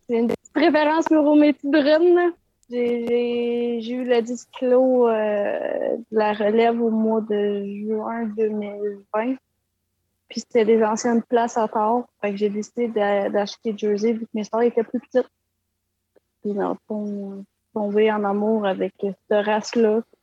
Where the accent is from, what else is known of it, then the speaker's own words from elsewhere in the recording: Farnham, Quebec, Canada; moi, je suis originaire de Farnham. Dans le fond, je suis rendue à Saint-Anne-Sorge-de-Costa à cause de mon conjoint parce qu'on s'est rencontrés. Ça fait maintenant 7 ans qu'on est ensemble. Puis, dans le fond, moi, je suis née sur une ferme laitière.